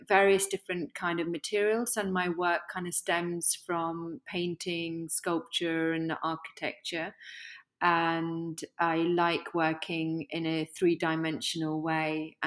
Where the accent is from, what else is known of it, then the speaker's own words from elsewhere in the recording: Bangladesh; moved away; drawing what my life was like growing up in Bangladesh